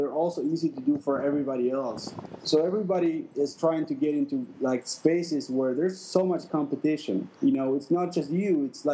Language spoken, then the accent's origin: English; Argentina; If you want, like, I'm from Argentina.